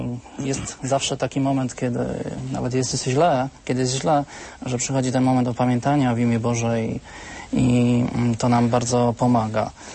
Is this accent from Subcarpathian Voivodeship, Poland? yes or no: no; Brzeziny, Łódź Voivodeship, Poland; a pochodzimy z miasta Brzeziny koło Łodzi